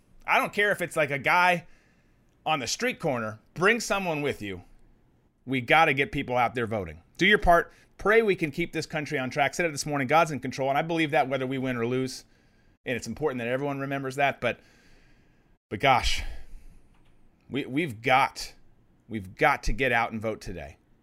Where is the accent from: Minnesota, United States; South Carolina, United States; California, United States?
Minnesota, United States; Minneapolis; They don't want Minneapolis, as much as it pains me to say that, my home state.